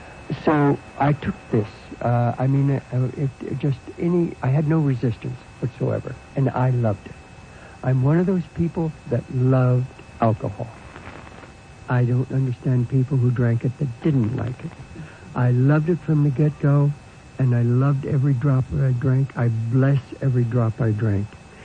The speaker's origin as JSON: {"language": "English", "region": "Indiana", "country": "United States", "tie": "born or raised there", "said": "I grew up in the Bible Belt in Indiana, and Hellfire and Brimstone Church. 8 preachers in my father's family"}